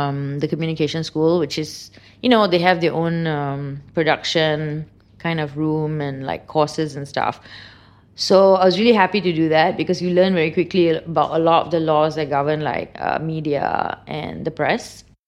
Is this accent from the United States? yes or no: no; Malaysia; And of course, you know, I'm Malaysian Indian.